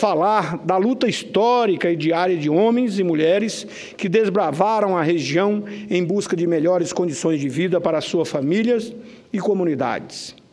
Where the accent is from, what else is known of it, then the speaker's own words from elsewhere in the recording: Rondonópolis, Mato Grosso, Brazil; minha cidade natal, Rondonópolis, localizada a 200 quilômetros de Cuiabá, na região sul de Mato Grosso.